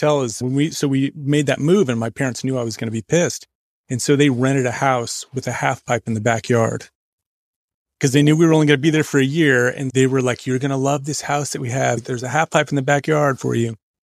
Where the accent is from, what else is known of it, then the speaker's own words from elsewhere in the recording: California, United States; born there; also born or lived in Tucson, Arizona / San Antonio; No, so I was a military brat. And I moved around everywhere. I was born at Edwards Air Force Base in California.